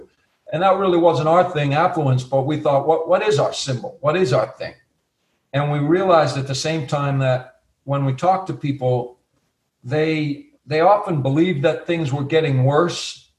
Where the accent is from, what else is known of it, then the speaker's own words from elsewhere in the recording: Boston, Massachusetts, United States; and being Bostonian, that was my era, you know?